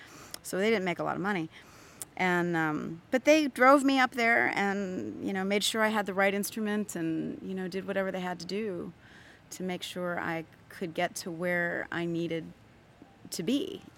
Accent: Pittsburgh, Pennsylvania, United States; but I grew up watching Previn in the Pittsburgh on the local public radio station and TV.

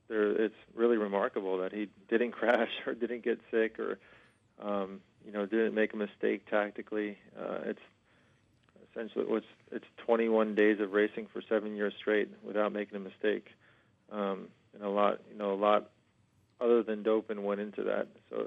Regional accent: New York, United States; I grew up in New York, and I learned how to race a bike in Central Park.

